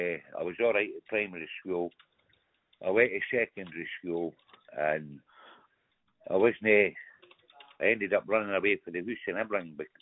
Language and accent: English; Edinburgh, Scotland, United Kingdom; R-E-S-T-A-L-R-I-G Drive in Edinburgh. I'm not sure of the postcode, eh?